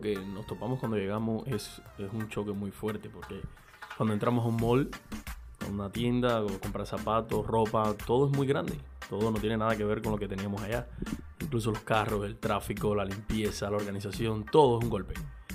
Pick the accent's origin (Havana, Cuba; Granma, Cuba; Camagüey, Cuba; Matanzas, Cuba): Granma, Cuba; Manzanillo; yo soy de un pueblito que se llama Manzanillo, en Cuba